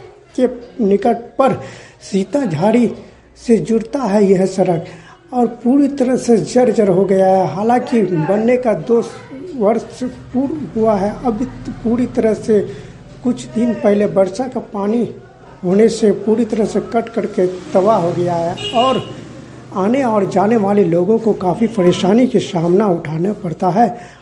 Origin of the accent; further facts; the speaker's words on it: Pahadkatta, Bihar, India; हम पहाड़कट्टा पंचायत से हैं।